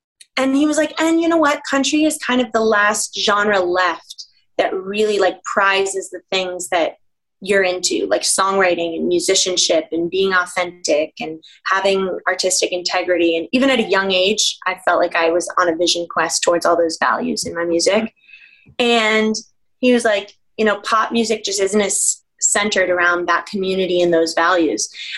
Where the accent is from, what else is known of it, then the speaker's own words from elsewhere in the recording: Northeast, United States; I grew up in the Northeast. I did not grow up to listening to country music at all.